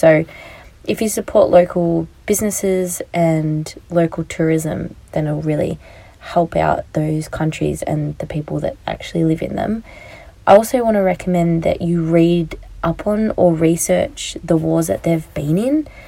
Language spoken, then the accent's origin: English; Australia